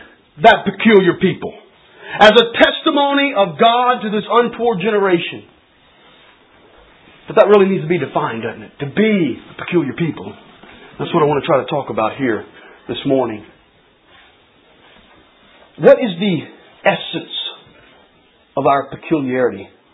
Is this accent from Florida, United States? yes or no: no; Louisiana, United States; I'm from South Louisiana.